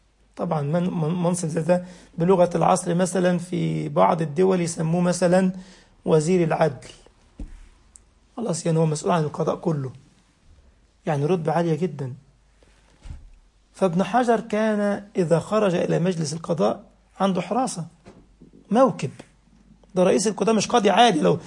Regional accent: Egypt; فالمهم انا راجع في ميناء السويس عندنا في مصر

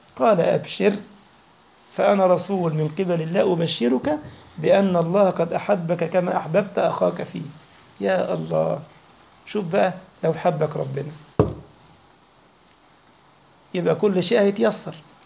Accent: Egypt; اوعى تقول الرزق يحب الخفيه زي ما بيقولوا عندنا في مصر والفهلوه

